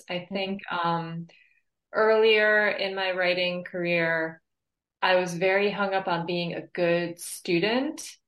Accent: New York, United States; also born or lived in Boston, Massachusetts; my husband and I moved from Massachusetts, mm-hmm. from the Boston area, but I am actually from upstate New York originally.

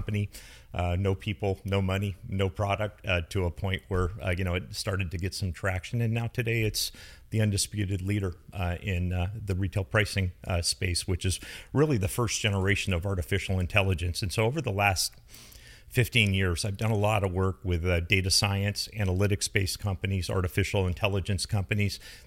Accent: San Jose, California, United States; Both my wife and I grew up in San Jose

